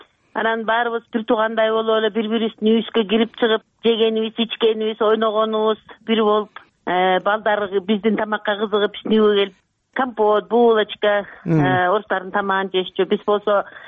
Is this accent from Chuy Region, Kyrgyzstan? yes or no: no; At-Bashy, Naryn Region, Kyrgyzstan; now in Naryn, Kyrgyzstan; Өзүм ат башта туулуп өскөм.